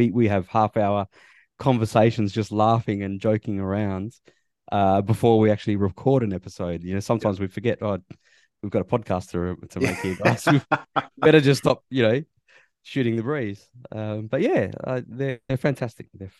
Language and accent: English; Perth, Western Australia, Australia; Yeah, born and raised in Perth.